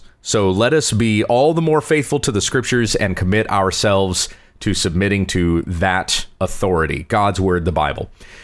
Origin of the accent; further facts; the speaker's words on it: Columbia, South Carolina, United States; born there; because where I was born in Columbia, South Carolina, that's who we had, D. James Kennedy.